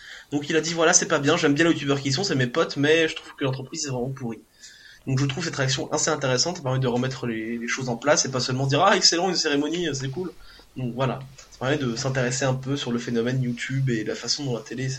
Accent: Centre-Val de Loire, France; moi, je représente le terroir, les gars. Moi, j'ai grandi en Beauce.

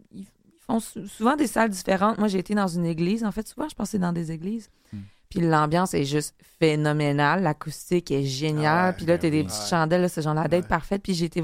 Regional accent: Quebec City, Quebec, Canada; J'ai dit la bus, merci, je viens de Québec.

